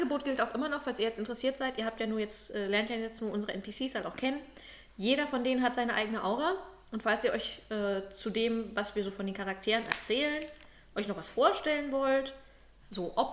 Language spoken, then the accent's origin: German; Brandenburg, Germany; Ich komme aus Brandenburg.